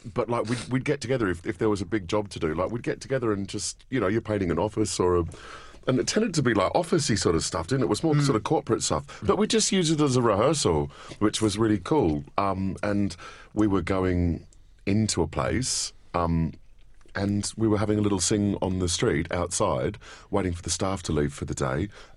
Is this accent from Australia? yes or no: yes; Australia; Maybe it's because I'm from Australia, and Australians like tend to talk up there and like everything.